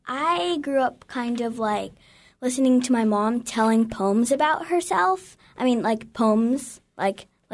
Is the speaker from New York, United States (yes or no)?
no; Juneau, Alaska, United States; I am from my family and all the wilderness around me. I am from Juneau, Alaska.